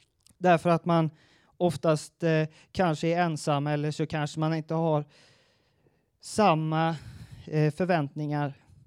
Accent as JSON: {"language": "Swedish", "region": "Västra Götaland County", "country": "Sweden", "lives_now": "Lund, Sweden", "said": "Och jag kommer ju från Bohuslän så jag kan det där"}